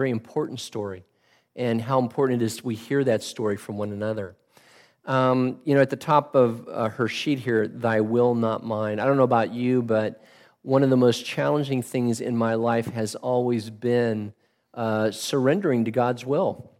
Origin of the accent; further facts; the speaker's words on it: California, United States; I grew up in California, so I've been there before.